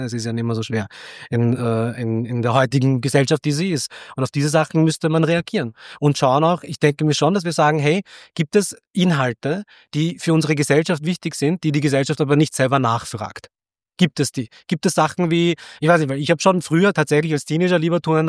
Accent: Vienna, Austria; ich bin halt in Simmering aufgewachsen

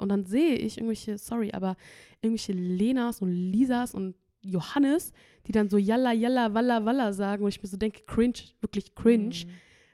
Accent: Kosovo; als ich mich halt gegen den albanischen entschieden habe, gegen den kosovarischen in dem Fall, also habe ich mich gefühlt wie eine Verräterin

